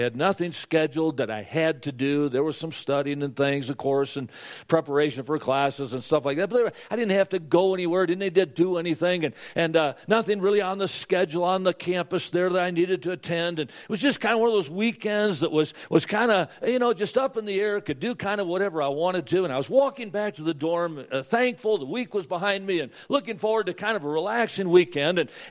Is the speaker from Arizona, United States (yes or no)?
no; Wisconsin, United States; Now, I'm from Wisconsin, grew up on the farm, and I never left the state of Wisconsin until my freshman year of college.